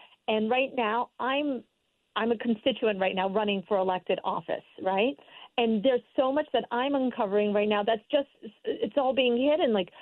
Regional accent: Stamford, Connecticut, United States; also born or lived in Westport / New Canaan / Fairfield; And that is where this beautiful state, which I grew up in, I grew up in Stamford, I've lived in Westport and New Canaan, I've also lived in Fairfield.

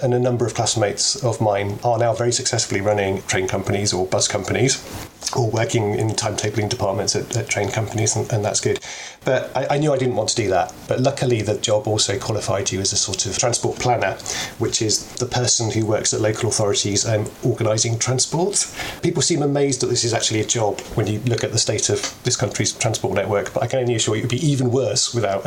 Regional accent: Liverpool, North West England, United Kingdom; And we grew up in Liverpool, and we didn't have a car for a long time as children, so we used to go everywhere by bus.

